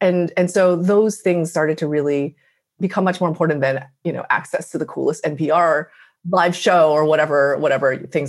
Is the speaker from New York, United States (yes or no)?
yes; New York City, New York, United States; In New York, I grew up in Flushing, Queens, which is, I'm pretty sure, at some point, if not still, the most diverse city in the country.